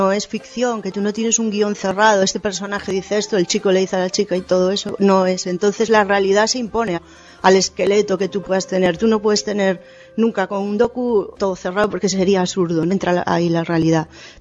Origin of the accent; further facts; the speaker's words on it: Galicia, Spain; moved away; Aunque yo soy gallega y llevo aquí un tiempo